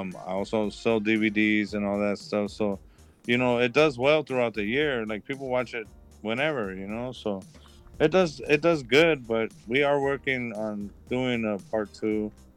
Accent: California, United States; Like, I'm not even from right here. I'm from South Central.

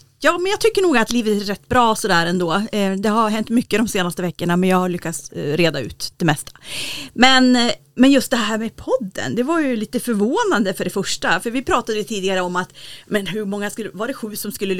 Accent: Stockholm, Stockholm County, Sweden; now in Östersund, Sweden; Nej, jag kan inte det. Jag är ju från Stockholm.

